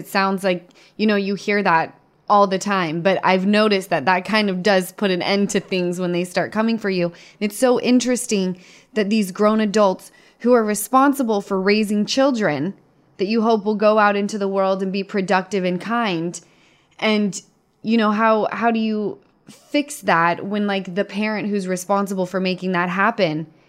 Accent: Utah, United States; What about the Utah Jazz? I'm from Utah, you know.

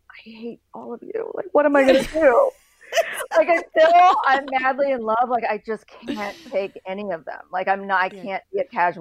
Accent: Virginia, United States; I'm from Northern Virginia. And when the Clintons were inaugurated, it was in 92. And I went and my family went and watched.

